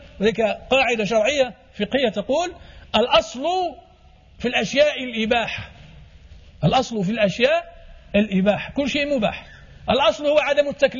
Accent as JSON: {"language": "Arabic", "country": "Morocco", "said": "احنا عندنا في المغرب مثلا الناس يحلف والله والله"}